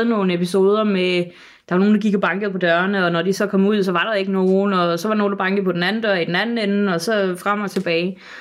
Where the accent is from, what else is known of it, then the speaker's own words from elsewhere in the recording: Sønderborg, Region of Southern Denmark, Denmark; Og der er nede, hvor jeg kommer fra i Sønderborg